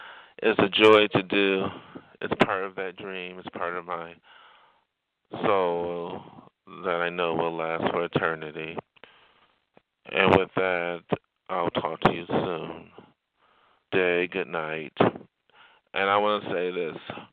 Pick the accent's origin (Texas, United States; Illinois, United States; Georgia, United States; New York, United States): New York, United States; I'm not from New York City. I'm actually from the state of New York, but that's where I'm from.